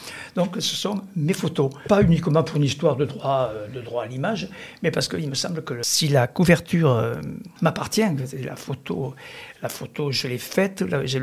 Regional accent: Albi, Occitanie, France; born there; comme j'ai dit, j'ai fait mes études à Albi

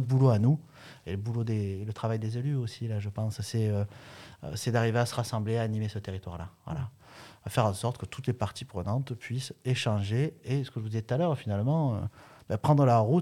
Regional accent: Provence-Alpes-Côte d'Azur, France; Mais quand on y habite, moi je suis natif du Ventoux, on a l'habitude de le voir.

